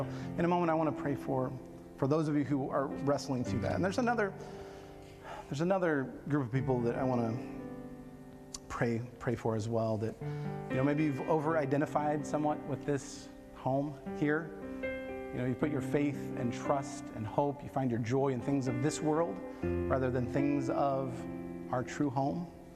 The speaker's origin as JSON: {"language": "English", "country": "Mozambique", "said": "I'm from Mozambique. I'm on African time right now."}